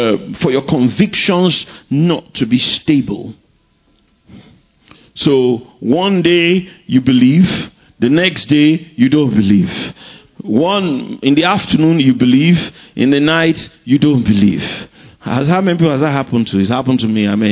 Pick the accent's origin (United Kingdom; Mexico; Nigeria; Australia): Nigeria; Lagos; now in Ibadan, Nigeria; We don't have a lagoon here in Ibadan, but if I grew up in Lagos, so I used to go to the bar beach when I was a kid.